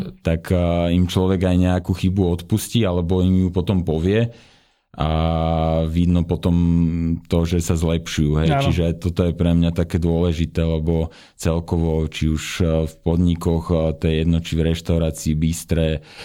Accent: Bratislava, Bratislava Region, Slovakia; now in Trnava, Slovakia; v Trnave, teda kde ja bývam aj keď som z Bratislavy

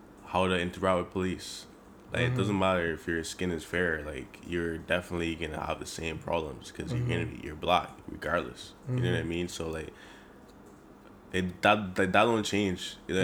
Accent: Barbados; Like, even growing up in Barbados, I remember, like, when you used to speak English, like, proper English

